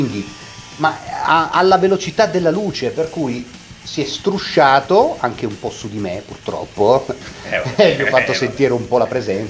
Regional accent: Turin, Piedmont, Italy; Ah, siete italiani, ciao, come va, come non va? Va bene, già, di dove siete? Torino, ah, Torino.

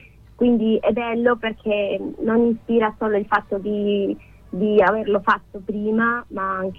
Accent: Colombia; Italian is a second language; moved away; Io per esempio giocavo in Colombia, sono colombiana, giocavo roller derby in Colombia, sono arrivata qua

